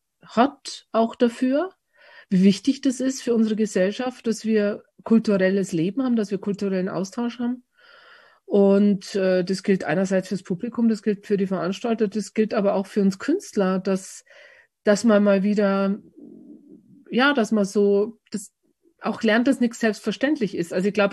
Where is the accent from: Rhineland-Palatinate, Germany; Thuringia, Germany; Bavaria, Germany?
Bavaria, Germany; dann habe ich mich aber dann irgendwann selber am Krawattel, wie man bei uns in Bayern sagt, gepackt